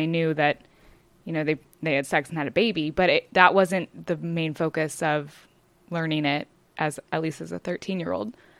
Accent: Arkansas, United States; I mean, I obviously, well, you know, I'm from Arkansas, very conservative.

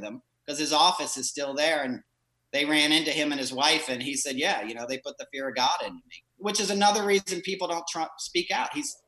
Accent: New York, United States; Most of the country, like you and I, Nicole, I'm from New York. You know, I was high school in the 80s.

